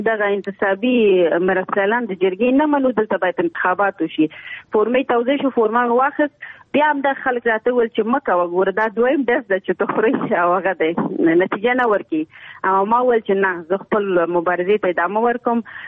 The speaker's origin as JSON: {"language": "Pashto", "region": "Nangarhar", "country": "Afghanistan", "said": "ما چې ماته ویل چې ځکه چې مونږ دواړه د ننګرهار یو نو هغه نه کېږي"}